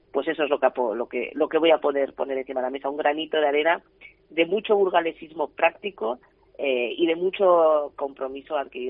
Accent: Burgos, Castile and León, Spain; yo soy muy de Burgos, yo hago mucha gala de ser de aquí

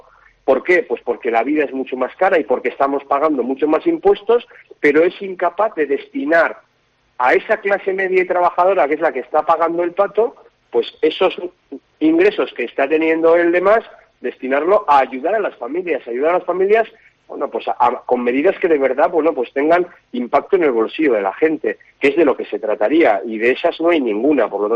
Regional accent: Navarre, Spain; Navarra ya partía de una situación en la que somos los navarros, los españoles que más impuestos pagamos.

